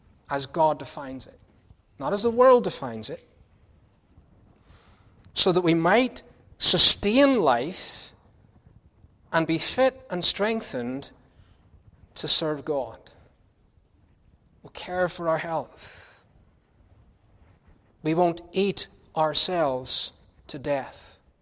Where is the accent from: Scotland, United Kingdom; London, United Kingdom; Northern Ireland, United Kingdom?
Northern Ireland, United Kingdom; I was brought up in Northern Ireland, going every year to motorbike races